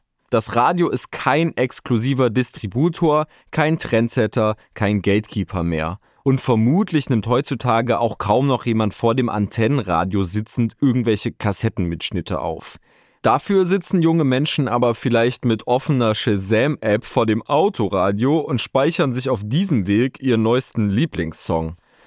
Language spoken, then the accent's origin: German; Weimar, Thuringia, Germany; Ich muss an dieser Stelle an das Bürgerradio in meiner Heimatstadt Weimar denken, an Radio Lotte.